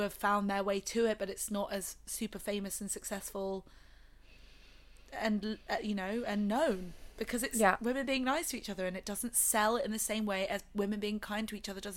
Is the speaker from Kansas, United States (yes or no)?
no; Michigan, United States; I'm from Michigan.